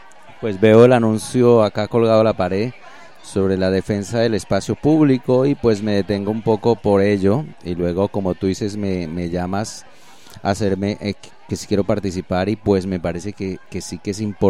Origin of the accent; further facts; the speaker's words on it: Colombia; born there; Soy nacido en Colombia.